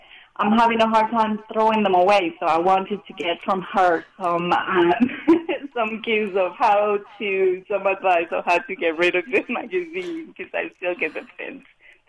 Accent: Colombia; I was raised in Colombia, Colombian by birth.

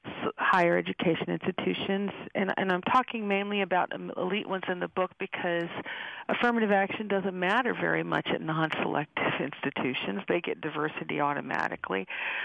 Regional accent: Alabama, United States; I'm from Alabama originally in the South.

